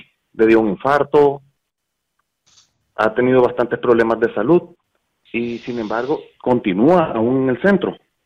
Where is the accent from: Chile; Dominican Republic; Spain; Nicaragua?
Nicaragua; Somos nicaragüenses.